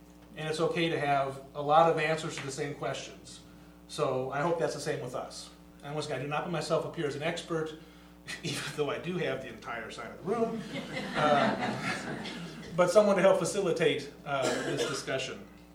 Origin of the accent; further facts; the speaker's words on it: Omaha, Nebraska, United States; I am a pastor from Omaha, Nebraska. I'm an ELCA pastor.